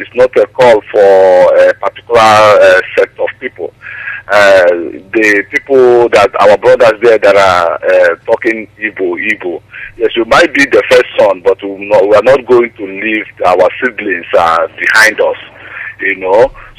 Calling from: Dublin, Leinster, Ireland; I'm calling from Dublin, Ireland.

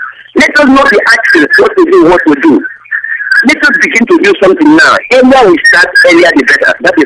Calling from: India; I'm calling from India.

